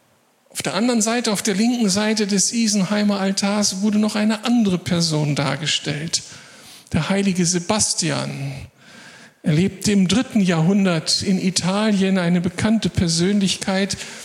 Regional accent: Moers, North Rhine-Westphalia, Germany; aus meiner Heimatstadt Moers kommt.

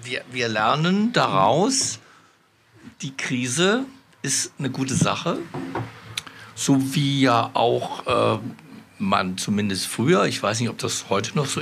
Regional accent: West Germany, Germany; jetzt wir Westdeutschen, also wir sind Westdeutsche, sind aber auch Ostdeutsche unter uns

